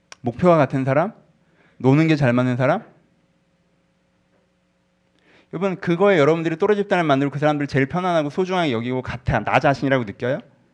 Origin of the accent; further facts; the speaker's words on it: South Korea; 여러분, 한국인으로서 이게 엄청난 성장인 거 혹시 아십니까?